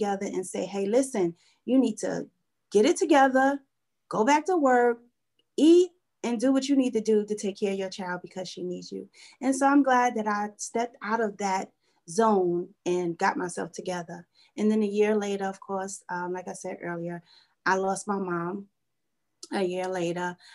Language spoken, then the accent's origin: English; Brooklyn, New York, United States; Growing up in Brooklyn was great. You know, it's a huge difference from now.